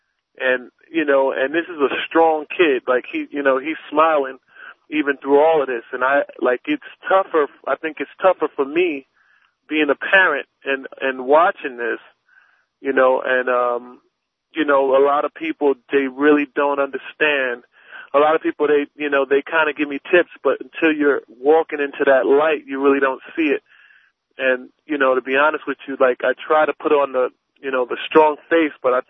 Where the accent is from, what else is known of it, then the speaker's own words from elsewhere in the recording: New Jersey, United States; I'm from New Jersey.